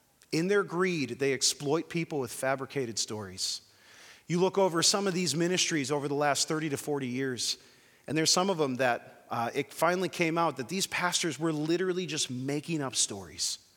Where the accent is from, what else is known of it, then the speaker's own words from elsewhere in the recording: United States; Like, I love being an American, but part of being an American is sort of this anti-disestablishment idea